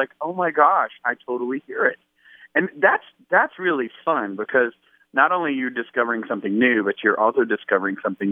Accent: Tennessee, United States; now in Atlanta, United States; I grew up in East Tennessee in the mountains of Appalachia, you know, way up from where … the only other person from my hometown.

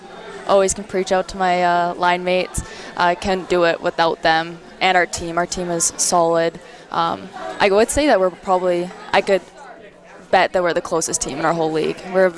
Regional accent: Alberta, Canada; Yeah. I'm from Alberta, too.

